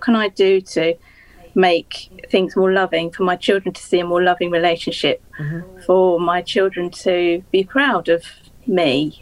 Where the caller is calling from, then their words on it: Leigh-on-Sea, East of England, United Kingdom; I'm in Leigh-on-Sea in England, which is near to London.